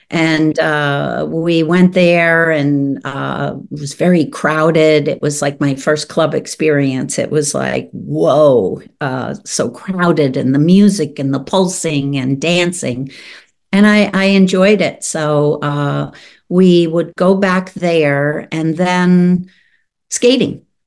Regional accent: New Jersey, United States; So yeah, born and raised in Jersey, and just got introduced to music that I really connected with.

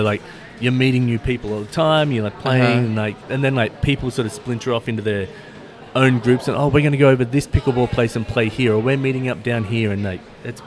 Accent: Australia; Yeah. I can hardly speak English as an Australian

